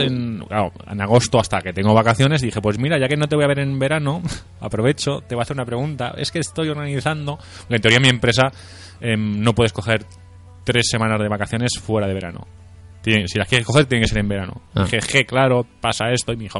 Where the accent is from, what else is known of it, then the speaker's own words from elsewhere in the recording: Valencia, Valencian Community, Spain; Sobre todo nosotros, por ejemplo, que claro, venimos de Valencia, que es una ciudad que está bien.